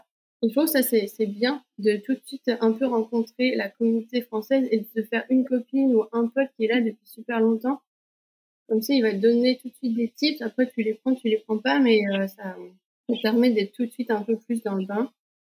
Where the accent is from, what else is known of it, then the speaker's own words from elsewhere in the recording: Nantes, Pays de la Loire, France; Moi, je viens de Nantes